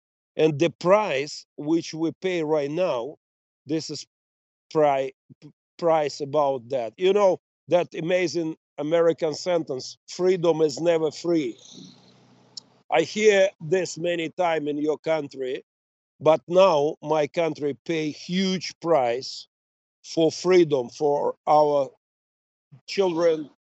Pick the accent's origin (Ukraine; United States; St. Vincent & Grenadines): Ukraine; Mariupol, Donetsk Oblast; born there; English is a second language; I was born in Mariupol. This is amazing, beautiful city near the sea, Azovskaya Sea.